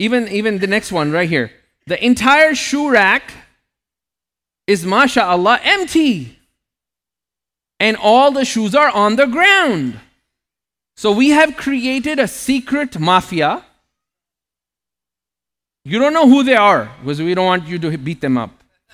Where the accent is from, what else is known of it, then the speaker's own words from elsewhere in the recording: Toronto, Ontario, Canada; I grew up with him in Toronto.